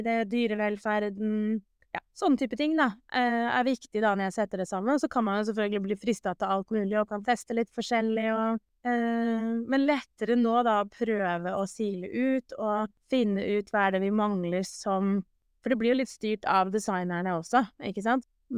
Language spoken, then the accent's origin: Norwegian; Oslo, Norway; Altså jeg er jo fra Oslo selv